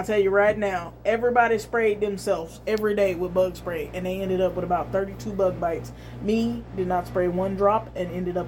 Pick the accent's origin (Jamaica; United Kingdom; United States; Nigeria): Nigeria; I'm Nigerian, motherfucker.